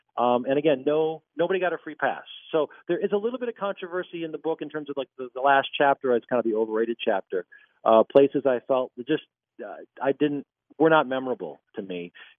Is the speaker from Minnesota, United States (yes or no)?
yes; St. Cloud, Minnesota, United States; I've lived in the city now for about 28 years, but like, as I said, I grew up in St. Cloud and I went to high school at Hopkins